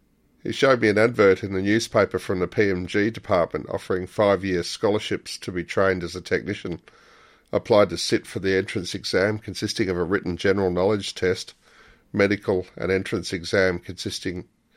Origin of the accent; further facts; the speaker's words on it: Whyalla, South Australia, Australia; born there; I was born in Whyalla, South Australia.